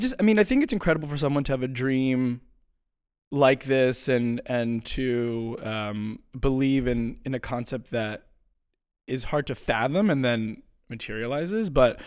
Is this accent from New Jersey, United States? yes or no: no; Potomac, Maryland, United States; So I grew up in Maryland, in Potomac, Maryland. My father was the rabbi of the synagogue where I grew up.